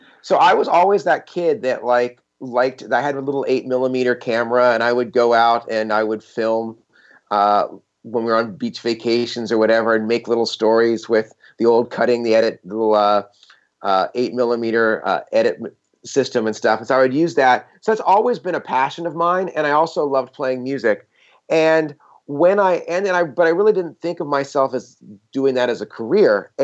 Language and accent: English; Chapel Hill, North Carolina, United States; I grew up in Chapel Hill, where the University of North Carolina is.